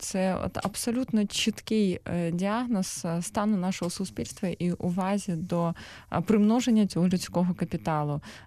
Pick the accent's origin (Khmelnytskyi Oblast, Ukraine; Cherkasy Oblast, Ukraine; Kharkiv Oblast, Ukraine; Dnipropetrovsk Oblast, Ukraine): Cherkasy Oblast, Ukraine; Cherkasy; born there; я сама народилася в Черкасах, до речі.